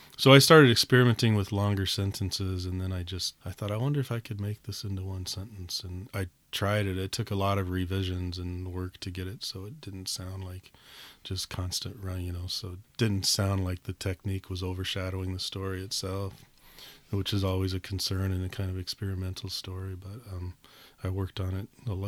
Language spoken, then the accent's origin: English; United States; I mean, I grew up in America, but it remains to me one of the most exotic places in the world.